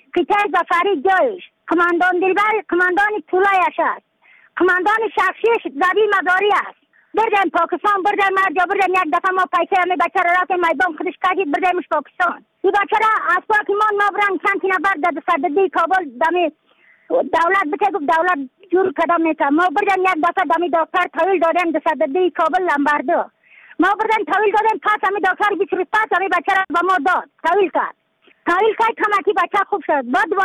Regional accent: Badakhshan, Afghanistan; از بدخشان هستم، مرکز بدخشان ولسوالی اتکل پایان.

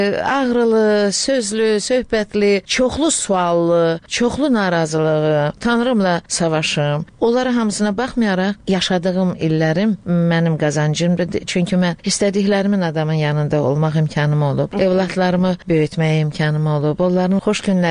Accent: Baku, Azerbaijan; born there

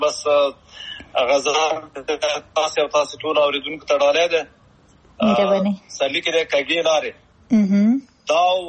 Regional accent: Aryob, Paktia, Afghanistan; now in United Arab Emirates; زه خو خپله د پکتیا د اریوب یم، او د اریوب ولسوالۍ کې یو کلی دی چې کورکی ورته وایي، هغه هلته مې خاپورې کړي.

